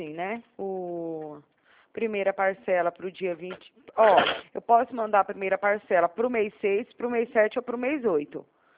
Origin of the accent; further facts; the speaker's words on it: Araraquara, São Paulo, Brazil; Eu não sou aí de Taquaritinga, eu sou aqui de Araraquara